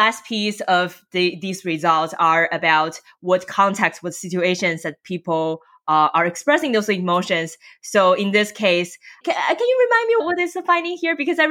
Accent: China; now in United States; when I first came to the US, so I was born and raised in China

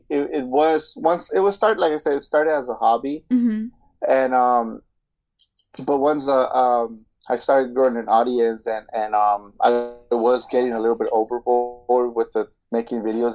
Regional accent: United States; first language Spanish; also born or lived in Mexico; but I was brought here at 4 years old, so I was raised here. But my Spanish is it's actually like still really really good.

